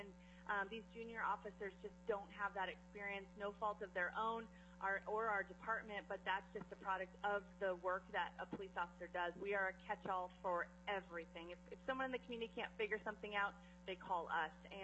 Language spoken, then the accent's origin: English; Alaska, United States; I'm born and raised in Alaska, and we are seeing just a huge amount of our folks leaving in droves after 5 years.